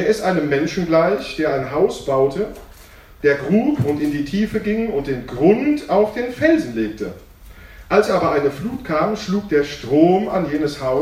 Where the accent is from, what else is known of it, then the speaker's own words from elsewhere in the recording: Albstadt, Baden-Württemberg, Germany; Ich weiß nicht, wie das bei euch in Abstadt ist, da wo ich herkomme